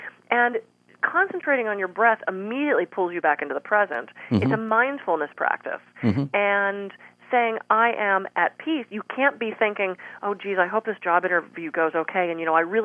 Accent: East Coast, United States; You know, I'm from the East Coast originally. I talk fast, I walk fast, I eat fast.

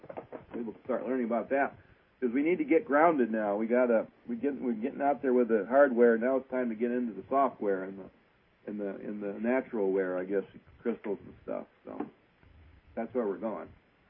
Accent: Arkansas, United States; The Bigfoot that I grew up with in Arkansas and still visit occasionally gave me an arrowhead.

